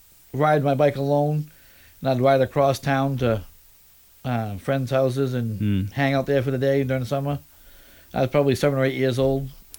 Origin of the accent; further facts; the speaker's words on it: Buxton, United States; I grew up in Buxton all my life, and mm-hmm. then as an adult moved to Hollis.